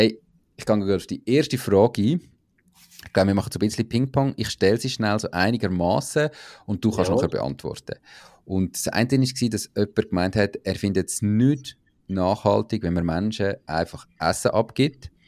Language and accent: German; Switzerland; bei uns in der Schweiz